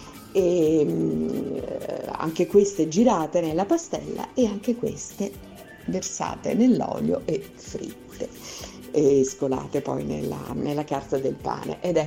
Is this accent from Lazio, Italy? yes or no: yes; Rome, Lazio, Italy; Io sono romana